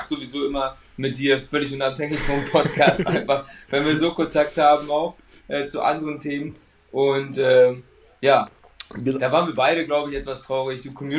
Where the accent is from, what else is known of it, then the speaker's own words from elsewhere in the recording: Portugal; Ich bin halt Portugiese und ja, ein Portugiese ist natürlich immer sehr, sehr stolz, so wie der Italiener, wie der Spanier, immer natürlich Portugiese zu sein.